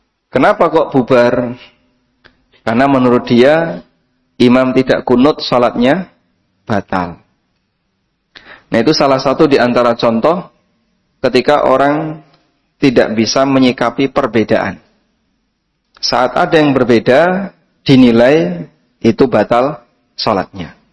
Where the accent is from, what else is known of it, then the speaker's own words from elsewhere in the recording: Lamongan, East Java, Indonesia; Kampung saya ada di pesisir pantai Lamongan.